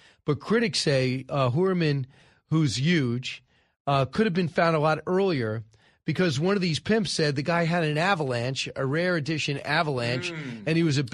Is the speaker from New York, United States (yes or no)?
yes; Massapequa, New York, United States; I'm from Massapequa.